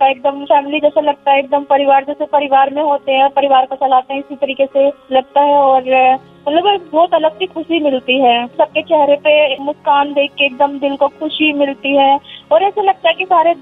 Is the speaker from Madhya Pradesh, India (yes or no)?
no; Bijnor, Uttar Pradesh, India; और मैं बिजनौर की रहने वाली हूँ। सिरोज हैंगआउट लखनऊ में काम करती हूँ।